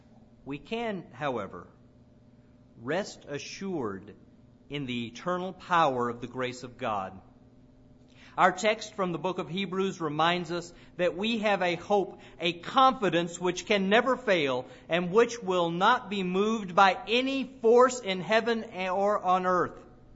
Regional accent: Nashville, Tennessee, United States; Growing up in Nashville, the preacher I listened to Sunday after Sunday was Jim Bill McIntyre.

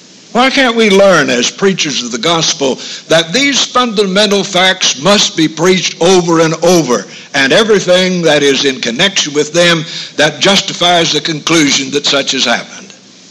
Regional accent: Ohio Valley, United States; he knew I was from the Ohio Valley

